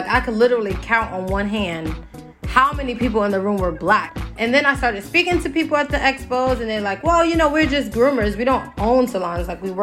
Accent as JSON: {"language": "English", "town": "New York City", "region": "New York", "country": "United States", "tie": "born or raised there", "said": "I grew up in the South Bronx, Mitchell Projects, which is actually the poorest congressional district in the nation."}